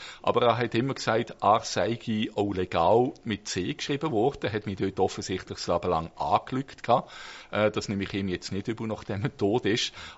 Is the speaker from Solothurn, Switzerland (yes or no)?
yes; Dulliken, Solothurn, Switzerland; Ich bin, wie gesagt, in Dulika aufgewachsen. 46, 57, das ist im Niederamt auf der Strecke von Olten nach Aarau. Und das heisst, ich bin aufgewachsen in der Gefahrenzone 1 vom AKW Gösgen.